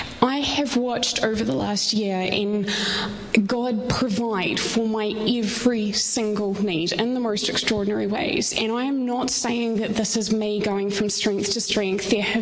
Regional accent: New Zealand; as a Kiwi who has no EU rights, no EU passport, no recourse to extra funds from the state at all

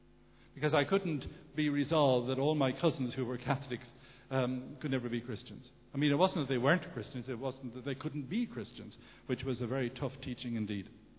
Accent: Kilkenny, Leinster, Ireland; when I was a kid growing up in Kilkenny.

